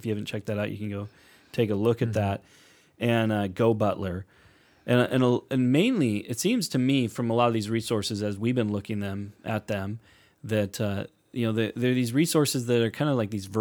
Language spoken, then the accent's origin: English; Portland, Oregon, United States; moved away as an adult; also born or lived in California; now in British Columbia, Canada; I was born in California, but I mm-hmm. lived most of my life in Portland before I came up to British Columbia mm-hmm. to go to college.